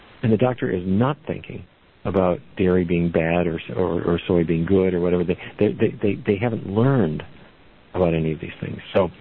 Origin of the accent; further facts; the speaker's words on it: Fargo, North Dakota, United States; I grew up in Fargo, North Dakota. And when I drive down the highway from where I grew up, all along, as far as the eye can see, is nothing but soybean.